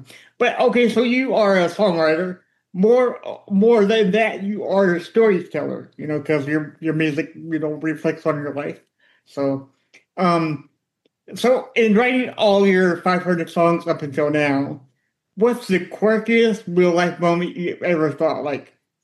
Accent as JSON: {"language": "English", "town": "Austin", "region": "Texas", "country": "United States", "tie": "born there", "lives_now": "Lexington, United States", "said": "I was born in Texas, Austin."}